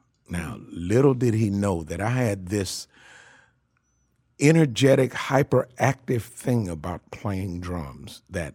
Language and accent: English; Shreveport, Louisiana, United States; born there; This is a very interesting story. I was born in Shreveport, Louisiana.